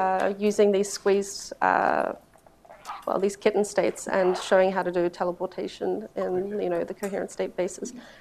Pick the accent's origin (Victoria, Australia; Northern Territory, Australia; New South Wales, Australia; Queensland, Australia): Queensland, Australia; Brisbane; They're from Brisbane, my hometown